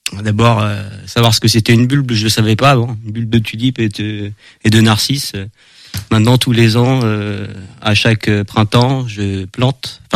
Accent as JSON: {"language": "French", "town": "Angers", "region": "Pays de la Loire", "country": "France", "tie": "born or raised there", "said": "je suis né à Angers, donc j'ai vécu une longue partie de ma vie à Angers. Je suis arrivé en campagne en 2005 à Feneux à l'époque, et j'ai déménagé ensuite 5 ans après à Sceaux-d'Anjou."}